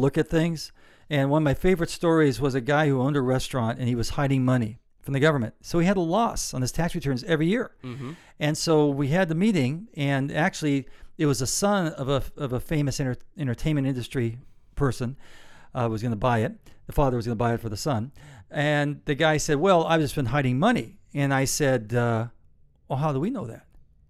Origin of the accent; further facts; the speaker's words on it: California, United States; we know this because, you know, we grew up in California.